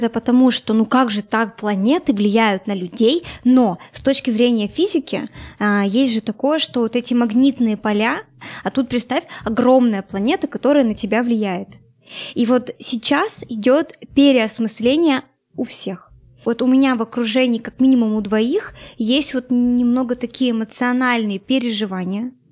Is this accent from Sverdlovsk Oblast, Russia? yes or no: yes; Nizhny Tagil, Sverdlovsk Oblast, Russia; now in Yekaterinburg, Russia; Вообще, родом я из Нижнего Тагила, это небольшой город рядом с Екатеринбургом, и сюда я переехала, чтобы начать учиться.